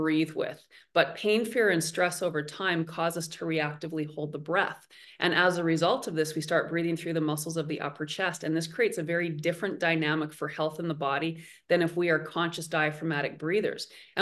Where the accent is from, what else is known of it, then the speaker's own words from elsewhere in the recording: Winnipeg, Manitoba, Canada; I live in Winnipeg. It can get to be minus 35 in the winter Celsius. Again, I'm Canadian. So it can get very cold.